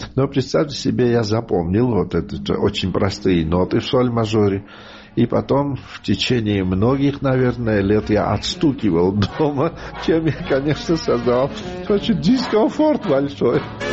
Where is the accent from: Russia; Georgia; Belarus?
Georgia; Я говорю, «Я нет, я грузин».